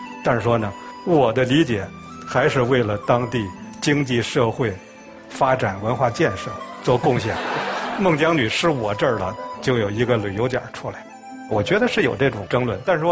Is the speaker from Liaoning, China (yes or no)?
no; Beijing, China; 我是土生土长的本地人啊